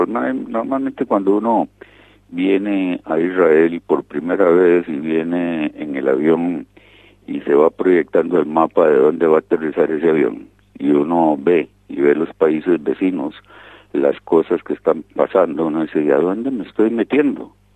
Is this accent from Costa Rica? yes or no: yes; Coronado, San José, Costa Rica; como soy de Coronado, que es un pueblo muy bonito en Costa Rica, que somos conocidos por fisgones